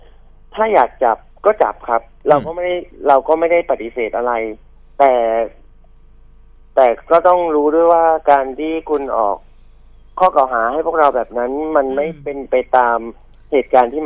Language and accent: Thai; Rayong, Thailand; เพราะผมรู้ข่าวก็เราเป็นคนระยองอะคร